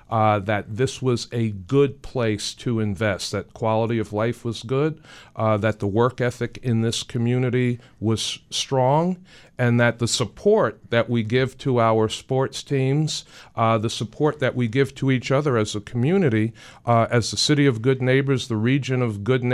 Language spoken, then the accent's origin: English; New York City, New York, United States; now in Buffalo, United States; growing up in New York City, I watched my parents leave Queens in the morning.